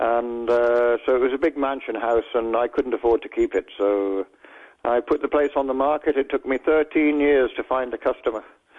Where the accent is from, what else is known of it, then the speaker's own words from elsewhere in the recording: Ireland; also born or lived in London, United Kingdom; Well, I was born in North London, raised in Ireland, and I traveled around the world back in the 60s.